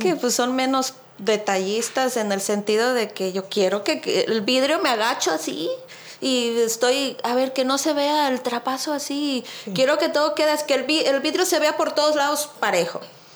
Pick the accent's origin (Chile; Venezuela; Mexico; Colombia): Mexico; Cuernavaca, Morelos; born or raised there; moved away as an adult; also born or lived in Culiacán; now in Alabama, United States